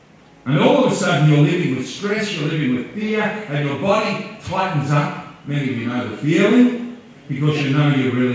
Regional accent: Orange, New South Wales, Australia; When I was growing up, I grew up in West New South Wales in Orange Core

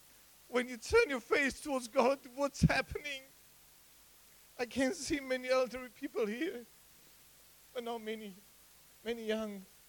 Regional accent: Romania; moved away; also born or lived in United Kingdom; Originally, I'm from Romania. I moved in the UK in 2007. Then I spent 12 years there. Then I moved here.

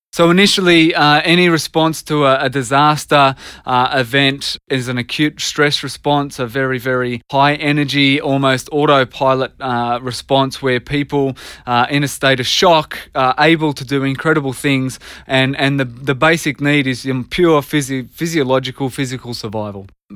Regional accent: Australia; A devastating impact which we've all bared witness to as Australian citizens.

